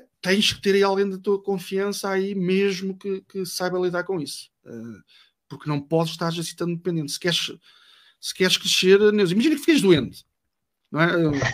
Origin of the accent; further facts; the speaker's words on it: Vila Nova de Gaia, Norte, Portugal; ou aqui em Gaia, onde eu sou de Gaia